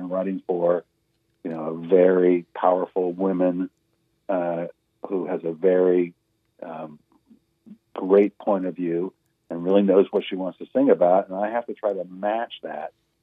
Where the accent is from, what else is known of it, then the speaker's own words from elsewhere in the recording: San Francisco, California, United States; And growing up in San Francisco was such a, you know, a hodgepodge of influences, again, sort of all mixed together.